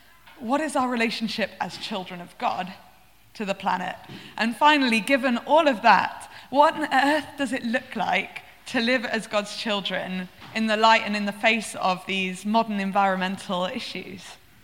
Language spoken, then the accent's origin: English; Manchester, North West England, United Kingdom; So I'm from Manchester, it rains a lot